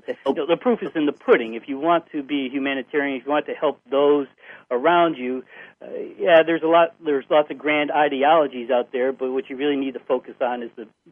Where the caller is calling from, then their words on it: Connecticut, United States; You know, I'm calling from Connecticut, and not far away is Hartford.